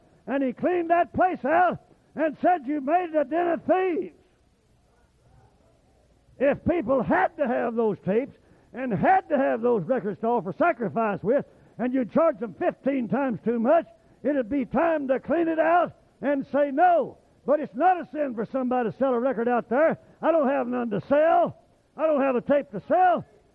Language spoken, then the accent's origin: English; Oklahoma, United States; You couldn't pay me enough to move down there. And I love it. And I love the people. But I was raised in Oklahoma.